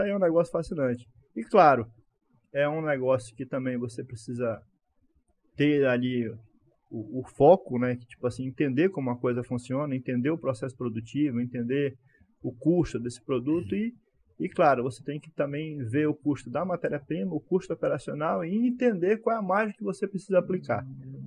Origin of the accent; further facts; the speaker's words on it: Santarém, Pará, Brazil; born there; A nossa origem, né, é na cidade de Prainha. Nossos pais são de Prainha, minha mãe, meu pai. Mas nós nascemos aqui em Santarém já.